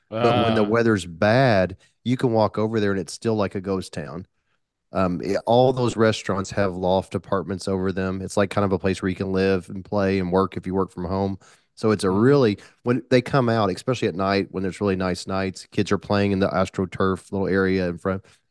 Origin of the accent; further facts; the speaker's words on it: Kentucky, United States; now in New York, United States; And you know how I always say, I'm from Kentucky. Even though I'm in New York, I say, hey, hi.